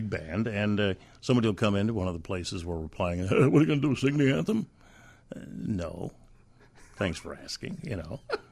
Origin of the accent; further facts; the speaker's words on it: Chicago, Illinois, United States; So there's such a – this is my hometown. You know, I've had opportunities, but why would I leave?